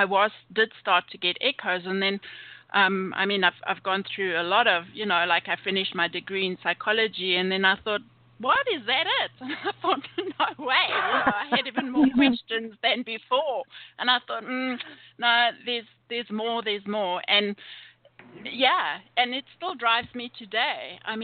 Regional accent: South Africa; I grew up in South Africa where, you know, there was the separation, apartheid and all that going on. So already there was that in the country I was born

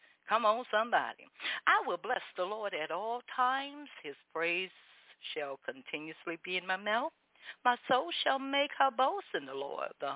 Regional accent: Miami, Florida, United States; You know, I was raised up in Miami, Florida, where it is hot. Okay. But Miami, Florida have that mush, that sticky hot. Okay, out here it has that dry hot.

